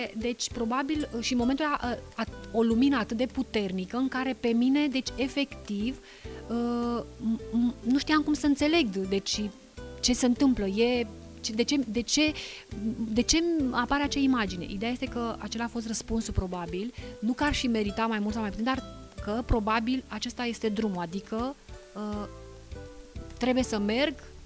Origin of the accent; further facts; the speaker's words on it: Romania; cred că știm cu toții, sau măcar dacă nu știm, eu sunt convinsă că știm, ca români, așa, un loc de o încărcătură spirituală extraordinară și reprezentativ pentru țara noastră